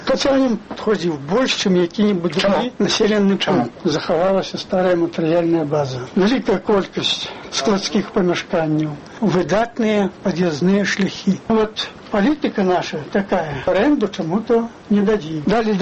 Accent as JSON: {"language": "Russian", "country": "Belarus", "said": "Я же говорю, белорус."}